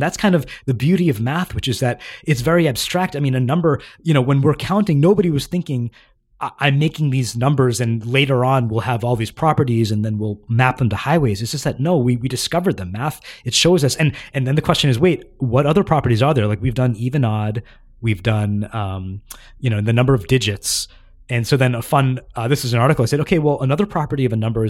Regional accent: Boston, Massachusetts, United States; now in Seattle, United States; And so I'm in Seattle and I'm from Boston.

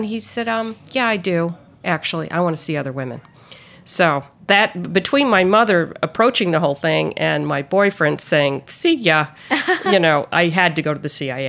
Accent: New York City, New York, United States; And probably that's because I grew up in New York City.

